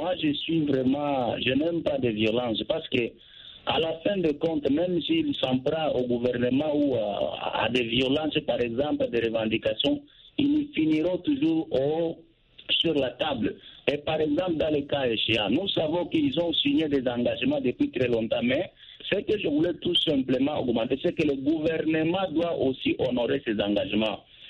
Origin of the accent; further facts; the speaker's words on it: DR Congo; Moi, je suis quelqu'un de la République démocratique du Congo.